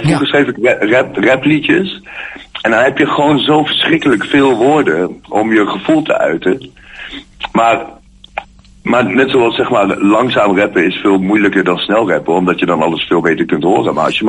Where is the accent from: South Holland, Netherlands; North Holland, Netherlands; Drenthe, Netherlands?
Drenthe, Netherlands; Meppel; ik ben 42 jaar oud. Ik kom uit Meppel, daar ben ik ook al 5 jaar op de dag af bijna de stadsdichter van.